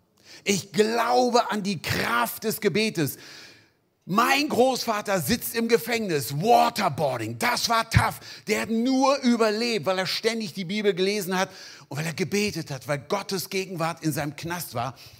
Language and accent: German; Hanover, Lower Saxony, Germany; Ich komme aus Hannover